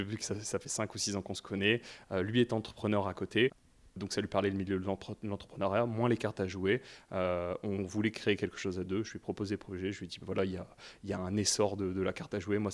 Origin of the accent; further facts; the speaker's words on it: Lille, Hauts-de-France, France; En fait, moi, de base, je suis lillois. J'ai toujours été... je suis né là-bas et j'y suis toujours resté.